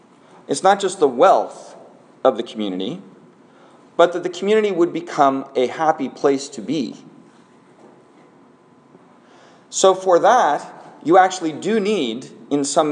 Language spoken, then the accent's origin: English; Seattle, Washington, United States; I'm from Seattle.